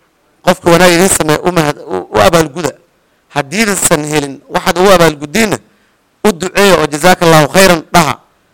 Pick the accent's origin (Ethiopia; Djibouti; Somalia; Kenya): Kenya; Sarif, Wajir County; Aniga idinla hadla waxaan ka imaaday Banaani Ward, khaasatan Sarif, magaalada Sarif.